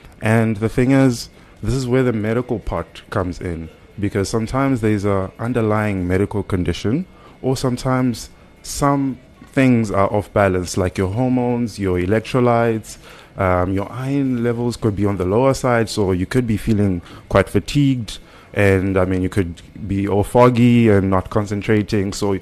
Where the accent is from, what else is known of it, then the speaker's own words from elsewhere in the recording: Mahikeng, North West, South Africa; also born or lived in Cuba / Gqeberha / Rustenburg; now in KwaZulu-Natal, South Africa; I'm from Northwest. That's a province very far from KZN. I'm from a very small town called Mafeking. I studied medicine in Cuba, and then I did my internship in PE.